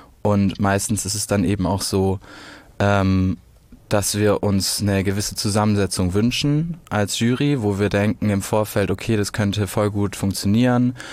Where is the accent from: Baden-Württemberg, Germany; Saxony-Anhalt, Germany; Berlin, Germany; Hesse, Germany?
Baden-Württemberg, Germany; Ich komme ja aus dem Schwabenland und im Schwabenland sagt man ja auch, Fragen kostet nichts.